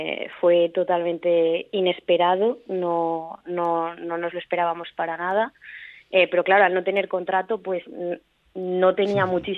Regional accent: Madrid, Community of Madrid, Spain; now in Barcelona, Spain; soy de Madrid, pero vivo en Barcelona.

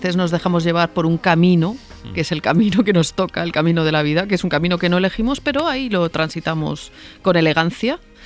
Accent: Spain; Yo creo que en España tenemos que trabajar más lo fabulosos que somos los españoles.

